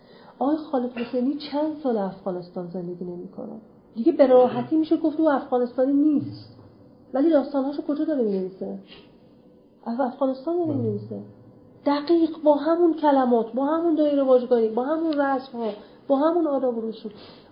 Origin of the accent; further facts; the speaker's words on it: Iran; چون ما همچنان ایرانی هستیم، همچنان با همون اتصالات فرهنگی